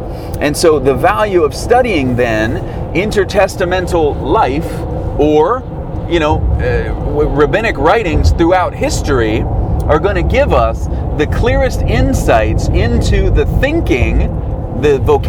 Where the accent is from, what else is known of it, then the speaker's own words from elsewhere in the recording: United States; So it's not like I, as an American, am as influenced by things